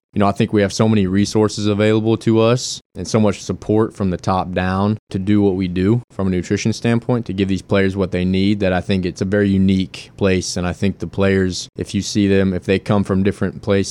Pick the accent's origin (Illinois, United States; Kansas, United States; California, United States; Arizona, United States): Kansas, United States; I'm from Kansas. So Kansas City barbecue is that's kind of what I grew up on.